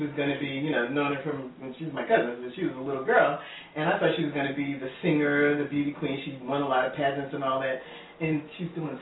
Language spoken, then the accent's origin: English; New Jersey, United States; now in California, United States; but I was from New Jersey, and I was like, I don't really want to get a home in California